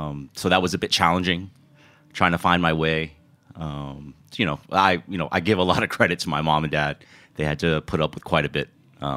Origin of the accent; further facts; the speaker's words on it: Houston, Texas, United States; also born or lived in Austin; I was born in Austin, but my formative years were spent in Houston. So growing up in Houston, spending a lot of time in the in Little Saigon, that strip, which when I was growing up was downtown Houston